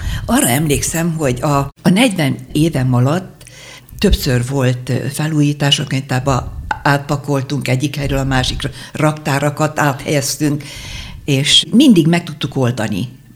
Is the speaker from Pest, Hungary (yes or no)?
no; Szakoly, Szabolcs-Szatmár-Bereg, Hungary; born there; Szakolyban születtem, a szülőfalunkban